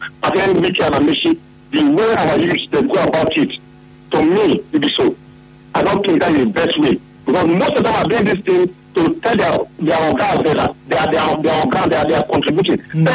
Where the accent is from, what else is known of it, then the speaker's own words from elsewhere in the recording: Rivers, Nigeria; I'm from River State.